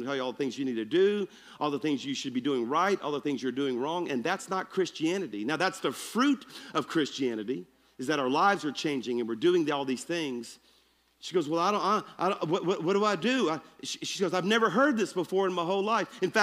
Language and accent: English; Baton Rouge, Louisiana, United States; I was traveling back from my hometown of Baton Rouge.